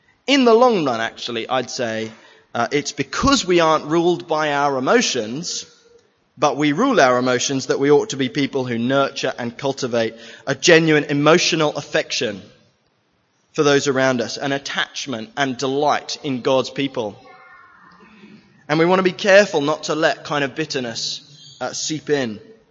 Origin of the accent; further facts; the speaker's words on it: England, United Kingdom; For me, I grew up in England. I grew up at an evangelical Baptist church over there.